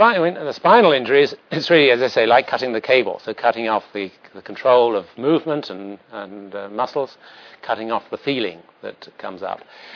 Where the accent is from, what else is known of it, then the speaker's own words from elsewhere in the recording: United Kingdom; whenever I came over from Britain, and you can tell I come from Britain